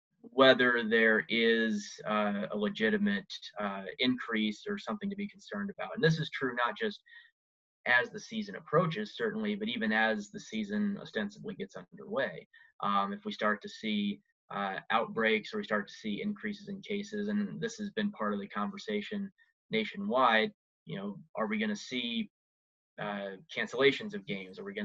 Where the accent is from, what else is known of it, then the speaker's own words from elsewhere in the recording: Iowa, United States; Well, I grew up in Eastern Iowa, so I was a Hawkeye fan.